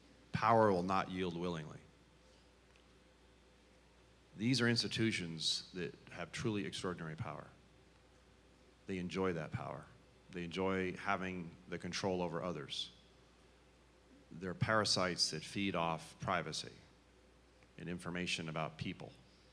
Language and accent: English; Vermont, United States; also born or lived in Texas; See, I come from Texas and Vermont. Texas was a republic before it became a state. I grew up most of my youth and until young adulthood in Vermont